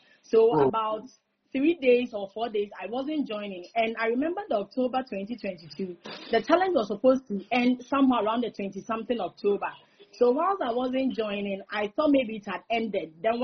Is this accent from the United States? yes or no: no; Ghana; Yeah, I'm Ghanaian.